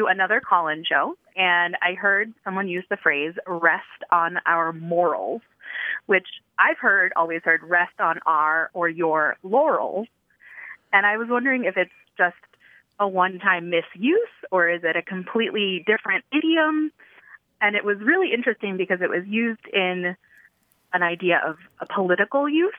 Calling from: Dallas, Texas, United States; also born or lived in Philadelphia; I'm calling from Dallas by way of Philadelphia.

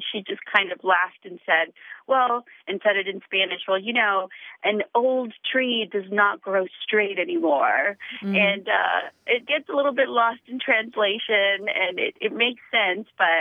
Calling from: San Diego, California, United States; I'm calling from the San Diego area.

